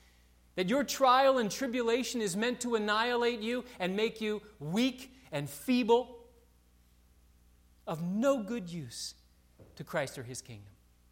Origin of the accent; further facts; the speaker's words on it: United States; I'm an American, right? In the United States of America, we hadn't seen anything before 9/11 of it entering our nation, correct?